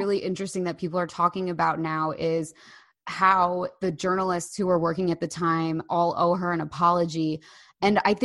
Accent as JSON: {"language": "English", "town": "Bay Head", "region": "New Jersey", "country": "United States", "tie": "born or raised there", "said": "I grew up in Bayhead. Do you know where, you know, like where Bayhead yeah. is? It's OTB, Monmouth County."}